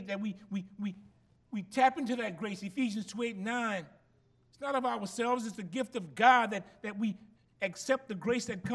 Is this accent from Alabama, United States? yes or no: no; Gramercy, Louisiana, United States; I ain't scared no more. I'm from Gramercy.